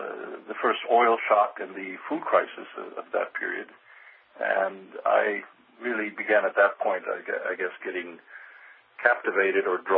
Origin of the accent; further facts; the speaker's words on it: Midwest, United States; also born or lived in Texas / New Jersey; basically I grew up in the Midwest and later in Texas. That's where I was born toward the end of the Second World War.